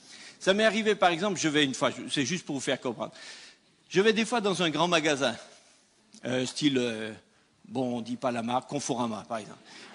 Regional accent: France; Moi-même, je suis étranger, je suis français, hein, ici en Alsace.

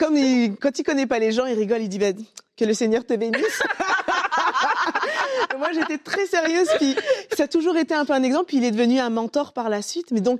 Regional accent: France; moved away; Je veux dire, on parle que j'ai quitté la France pour venir ici. C'était pas, oh, bah tiens, je quitte la France pour venir ici. Ça m'a coûté.

